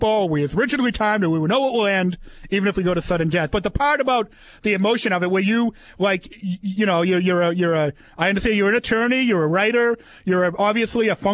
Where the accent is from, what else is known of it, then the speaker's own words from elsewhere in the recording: Boston, Massachusetts, United States; I grew up in Boston, as you can tell by my gorgeous King's English, and I was a Patriots fan